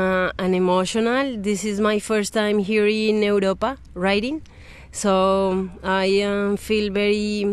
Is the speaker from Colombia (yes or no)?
yes; Bogota, Bogotá, Colombia; I'm from Bogota, Colombia